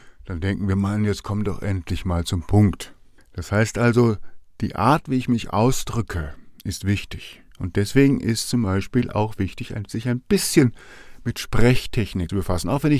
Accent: Baden-Württemberg, Germany; accent: Swabian; wenn ich als Schwabe arbeite und Schwäbisch rede

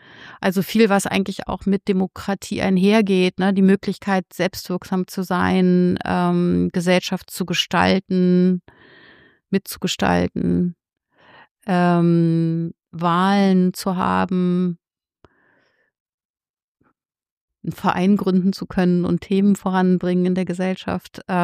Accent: Berlin, Germany; hatte ich meine familiäre, mütterliche Seite in Ost-Berlin und ich bin aber sozusagen in West-Berlin aufgewachsen, bin also von Babyzeiten immer zwischen diesen Welten gewandert.

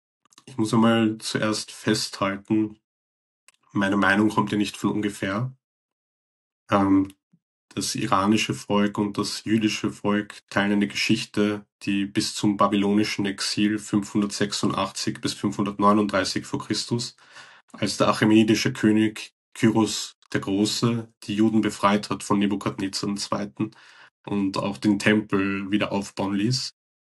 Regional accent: Iran; Ich sehe nicht als Iraner oder Austro-Iraner, der mit westlichen Werten groß geworden ist

